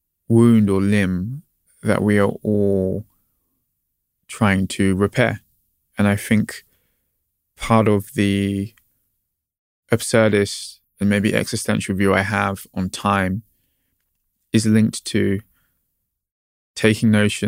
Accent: Brixton, London, United Kingdom; born there; I was born in Brixton. You know, my parents were married on top of Brixton Market.

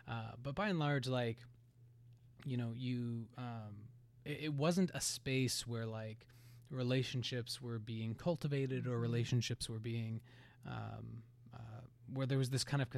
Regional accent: Missouri, United States; born there; also born or lived in Kansas; Most of my life has been in Kansas, but I've spent, you know, I was born in Missouri and a lot of my life has been there.

